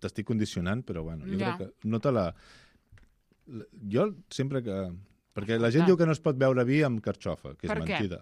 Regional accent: Valencian Community, Spain; vosaltres sabeu que vinc una mica del Baix Maestrat, i allà tenim Benicarló, la carxofa de Benicarló

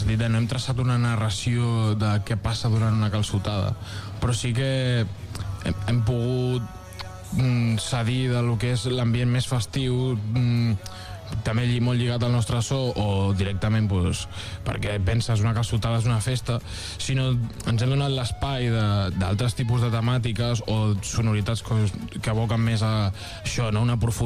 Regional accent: Valls, Catalonia, Spain; I hem fet una calçotada perquè, com som de Valls

